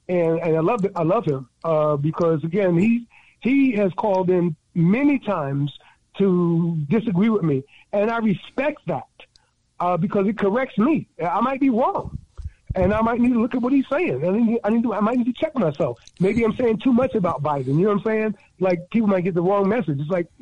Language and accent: English; New York, United States; I'm from New York, but I ain't got that accent like he does.